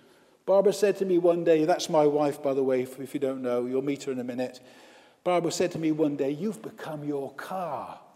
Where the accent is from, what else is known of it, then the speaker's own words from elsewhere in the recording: Wales, United Kingdom; I'm from Wales. That's why we had that hymn, by the way, just now. I am from Wales.